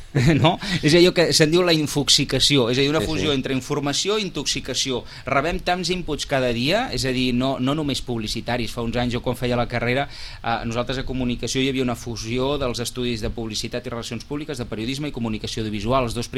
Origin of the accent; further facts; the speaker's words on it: Barcelona, Catalonia, Spain; jo soc del Poble Nou i vaig viure fins fa no gaire a Barcelona